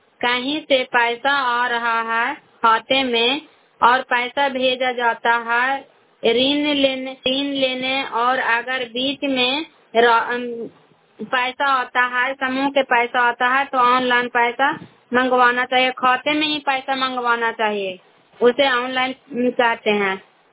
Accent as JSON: {"language": "Hindi", "country": "India", "said": "मैं cry block से belong करती हूँ।"}